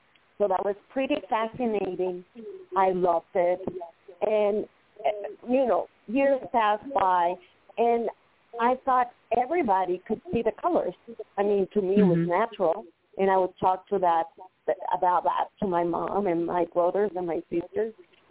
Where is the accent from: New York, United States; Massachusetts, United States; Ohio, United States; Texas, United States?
Massachusetts, United States; Boston; born there; Well, I was born in Boston. My parents are from Venezuela.